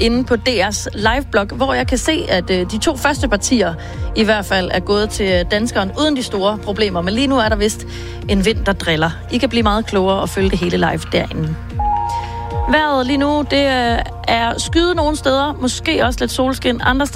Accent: Vejle, Region of Southern Denmark, Denmark; Jeg er også fra Vejle.

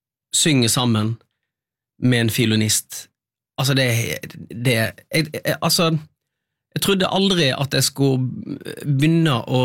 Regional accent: Øystese, Vestland, Norway; accent: Øystese dialect; de synger på min dialekt. For jeg har lest inn all teksten til koret, og til solisterne, og da har jo de lært seg. Så de synger på Øystese-dialekt.

